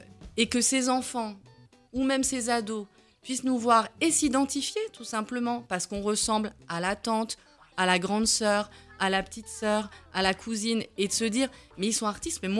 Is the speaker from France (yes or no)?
yes; Saint-Denis, Île-de-France, France; moi, j'ai grandi à Saint-Denis